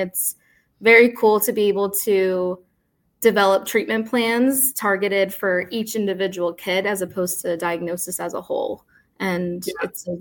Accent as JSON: {"language": "English", "town": "Whitehall", "region": "Pennsylvania", "country": "United States", "tie": "born or raised there", "said": "I'm a Lehigh Valley native. So I grew up in Whitehall area."}